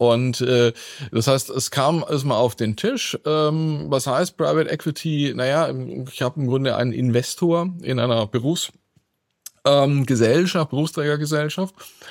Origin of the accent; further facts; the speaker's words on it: Swabia, Germany; ich komme aus dem Schwäbischen